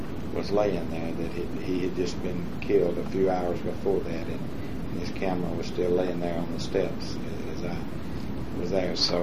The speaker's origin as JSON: {"language": "English", "region": "the South", "country": "United States", "said": "it almost made you ashamed of being a Southerner."}